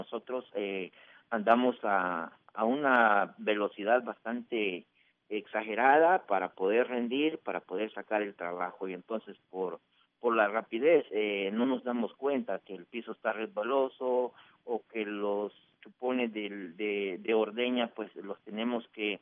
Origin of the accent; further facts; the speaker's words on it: El Salvador; Soy de El Salvador, un trabajador de lechería.